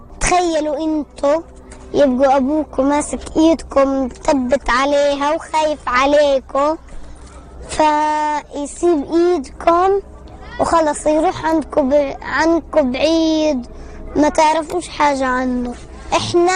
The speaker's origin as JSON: {"language": "Arabic", "town": "Gaza", "region": "Gaza Strip", "country": "Palestine", "said": "إحنا نازحين من غزة من منطقة الزيتون، أنا عمري 10 سنين."}